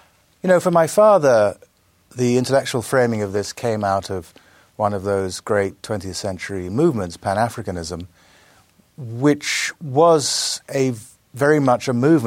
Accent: Kumasi, Ashanti, Ghana; also born or lived in London; by the time I was about one, we were in Ghana, and I basically grew up there in the town of Kumasi, which is the capital of an old empire, Asante, which is now part of modern Ghana.

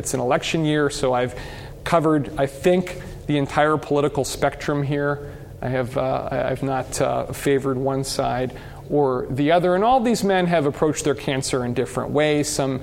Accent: San Diego, California, United States; I grew up in San Diego, so that sort of still pops to my mind in the forefront.

